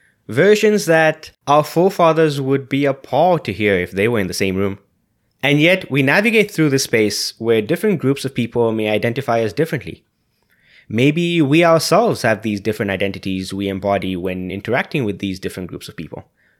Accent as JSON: {"language": "English", "country": "Zambia", "tie": "born or raised there", "said": "So growing up in Zambia, we had different groups of friends, right? We had, you know, people in the Indian community that we hung out with."}